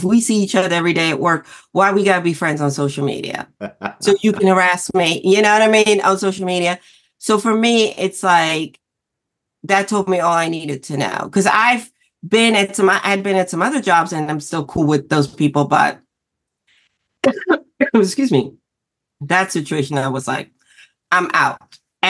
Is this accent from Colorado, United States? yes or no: no; Philadelphia, Pennsylvania, United States; As far as my hometown people, like someone that I now have built community with, Coleman Domingo, who I love, you know, who is just amazing. That's my Philly brother.